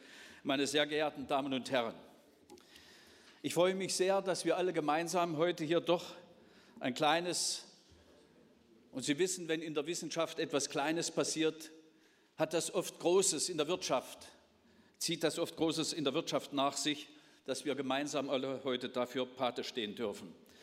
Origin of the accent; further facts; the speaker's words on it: Central Germany, Germany; ich bin selbst hier in Mitteldeutschland geboren und aufgewachsen.